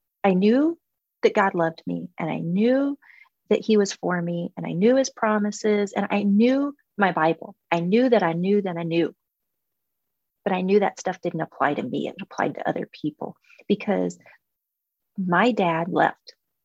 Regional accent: United States; But I'm an American girl, and I love Sunday football, and I love, I love Disneyland, and I love reality TV, and I love American culture.

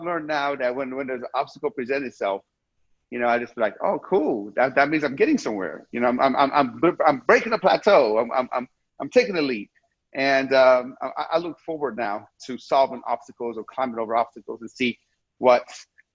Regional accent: Iran; So I was born in Iran, which is a third world country.

